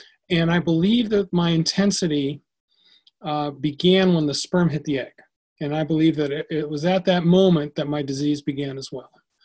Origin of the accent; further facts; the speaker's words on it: Maryland, United States; I'm from Maryland, and I'm very grateful to be here.